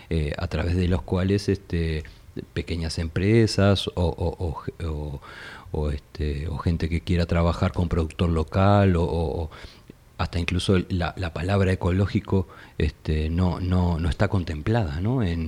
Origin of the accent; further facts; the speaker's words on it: Uruguay; Al menos nosotros que venimos de afuera eso lo percibimos bastante claro, ¿verdad? Nosotros somos de Uruguay.